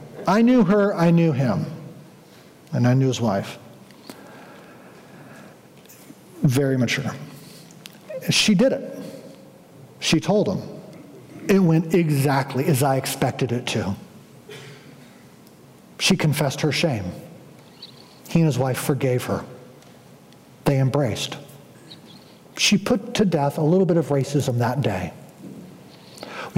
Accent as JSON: {"language": "English", "country": "United States", "said": "I'm an American. What do I do with my Americanness?"}